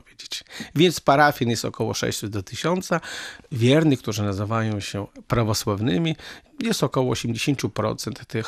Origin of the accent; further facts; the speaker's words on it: Białystok, Podlaskie Voivodeship, Poland; moved away as an adult; urodziłem się w Białymstoku i tam do 35 roku życia mieszkałem, z przerwami oczywiście na służenie w Wojsku Polskim i też na naukę w prawosławnym seminarium duchownym w Warszawie.